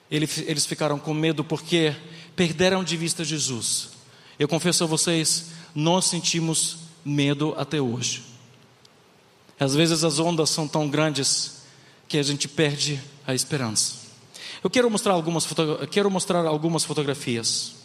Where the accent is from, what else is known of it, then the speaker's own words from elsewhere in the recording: Ukraine; Portuguese is a second language; Não, eu sou da Ucrânia.